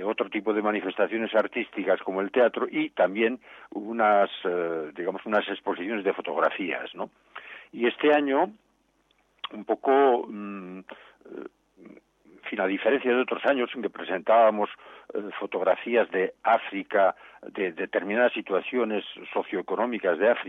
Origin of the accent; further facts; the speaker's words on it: Navarre, Spain; born there; como yo, como los navarros que hemos nacido aquí